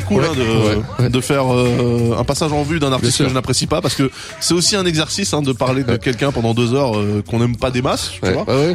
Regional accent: France; Sur le, en tant que Français

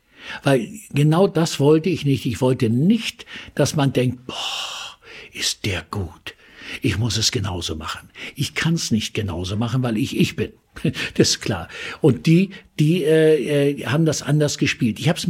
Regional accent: Kiel, Schleswig-Holstein, Germany; Nur es wusste keiner, dass ich aus Kiel komme.

